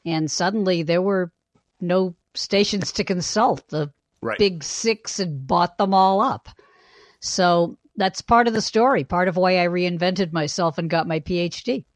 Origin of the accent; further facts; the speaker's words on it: Boston, Massachusetts, United States; I grew up in Boston, and I was raised the first few years of my life in Dorchester, which is a neighborhood of Boston.